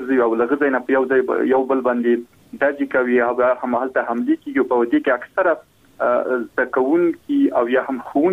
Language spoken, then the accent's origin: Pashto; Logar, Afghanistan; موږ د خپل د لوګر ولایت یم